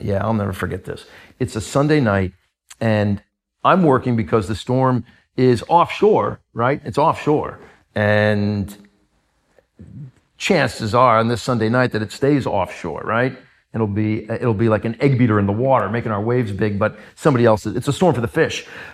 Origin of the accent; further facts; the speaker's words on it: Northeast, United States; I said, I'm from the Northeast. Why New York?